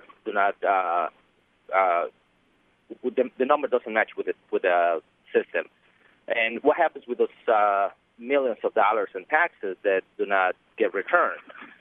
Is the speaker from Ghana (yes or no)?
no; Mexico; now in United States; I'm an immigrant from Mexico. I'm a U.S. citizen right now.